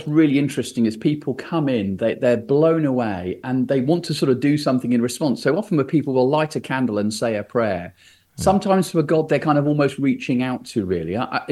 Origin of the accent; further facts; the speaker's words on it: South East England, United Kingdom; I grew up in Sussex in the south of England. I went to church as a child